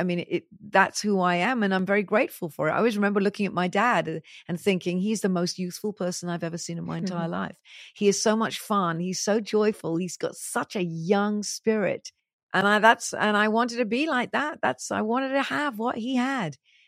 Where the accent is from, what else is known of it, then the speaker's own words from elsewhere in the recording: United Kingdom; I'm a Brit and I live in Britain and I live here.